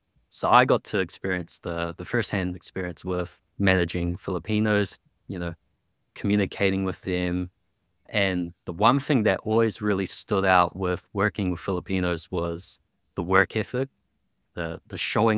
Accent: Wellington, New Zealand; I grew up in Wellington. It's the capital city of New Zealand. It's just a small capital, population of 500,000. So I actually grew up there all my life.

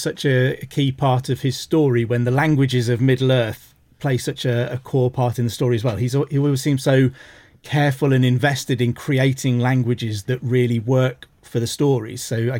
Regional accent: Wolverhampton, West Midlands, United Kingdom; Yeah, I'm from Wolverhampton, which is kind of the next city just to the west of Birmingham.

